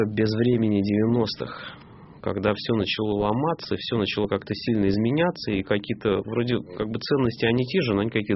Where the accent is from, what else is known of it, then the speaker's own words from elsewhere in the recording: Moscow, Russia; Я просто не люблю, когда закатывают в пластик мой родной город.